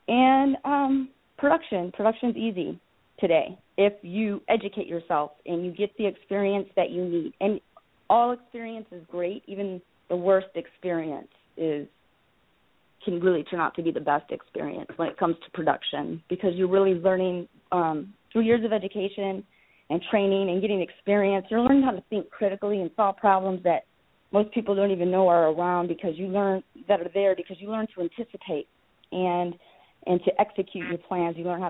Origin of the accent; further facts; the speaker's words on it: Battle Creek, Michigan, United States; I'll clarify, and I'm from Battle Creek, Michigan, Serial City, USA.